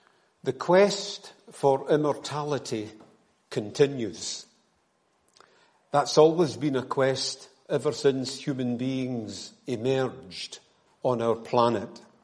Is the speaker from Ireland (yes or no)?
no; Clydebank, Scotland, United Kingdom; Now, I was born and brought up in Clydebank